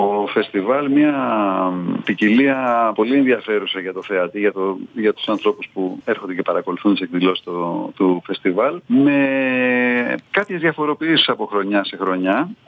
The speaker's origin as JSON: {"language": "Greek", "town": "Ilion", "region": "Attica", "country": "Greece", "tie": "born or raised there", "said": "Κατάγομαι από τη Σύρο, γεννήθηκα και μεγάλωσα στην Αθήνα."}